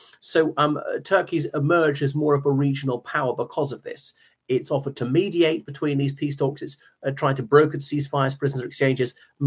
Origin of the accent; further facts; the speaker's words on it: Ireland; greetings, dear viewers. … from Ireland.